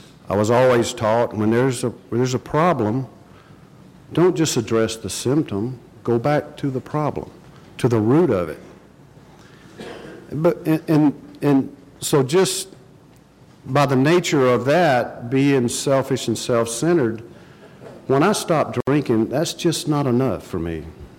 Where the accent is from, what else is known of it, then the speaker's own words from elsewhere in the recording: Augusta, Georgia, United States; But I was raised in Augusta, Georgia. I come from a large Catholic family. There were 10 kids in my family.